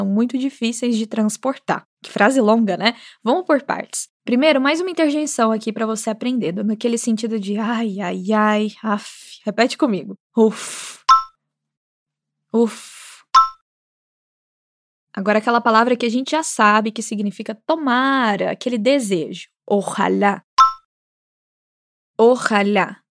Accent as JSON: {"language": "Portuguese", "region": "Minas Gerais", "country": "Brazil", "said": "Como boa mineira, só tenho a agradecer, né?"}